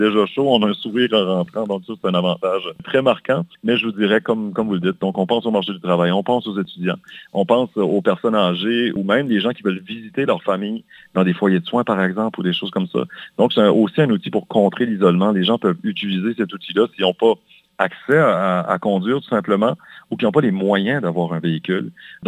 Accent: Quebec, Canada; moi, personnellement, je viens de la région de Paquetteville

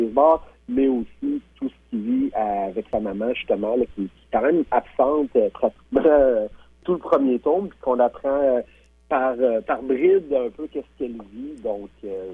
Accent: Rimouski, Quebec, Canada; quand je vois les bas de neige chez nous à Rimouski

